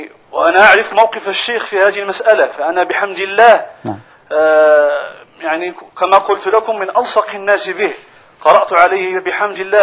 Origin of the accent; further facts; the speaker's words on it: Morocco; بلادنا المغرب